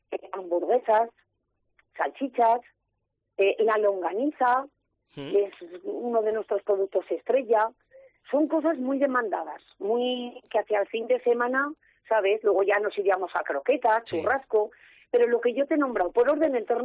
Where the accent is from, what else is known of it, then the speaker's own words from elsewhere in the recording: Quinto de Ebro, Aragon, Spain; now in Villafranca de Ebro, Spain; yo vivo en Villafranca de Ebro, pero en mi pueblo, que soy de Quinto de Ebro